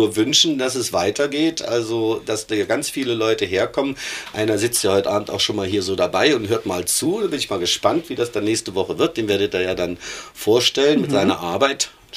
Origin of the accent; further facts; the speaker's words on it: Weiberberg, Harz, Germany; dass Weiberberg meine Heimat bleibt, ja, ich bin auch schon ganz viele Jahre aus dem Harz weg und empfinde das auch immer wieder, dass ich nach Hause fahre.